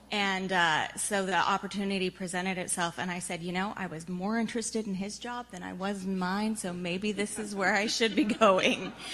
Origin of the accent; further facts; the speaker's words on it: Maryland, United States; I am from St. Mary's County down in Southern Maryland.